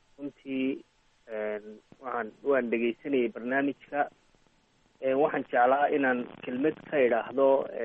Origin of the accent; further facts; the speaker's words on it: Burao, Togdheer, Somalia; born there; inta badan magaalada Barco oo aan halkaa aan ku dhashay ah iyo deegaanada ku eegaaran